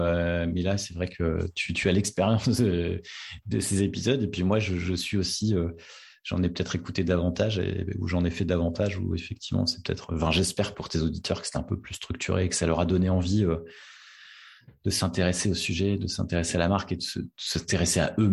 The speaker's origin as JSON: {"language": "French", "region": "Hauts-de-France", "country": "France", "said": "je suis originaire du Nord, c'est l'anagramme de Nord"}